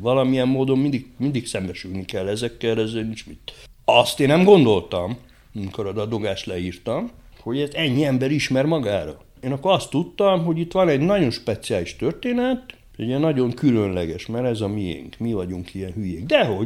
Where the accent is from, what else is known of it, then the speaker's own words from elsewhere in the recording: Székely Land, Romania; Félig meddig a Székelyföldön nevelkedtem, és falun. De különben is Erdélyben, most már nem, de még mindig azért vidéken, meg Székelyföldön azért egy archaikusabb nyelvállapotban vagyunk. Egy régebbi nyelvet használunk, vagy nagyon sok régies fordulatot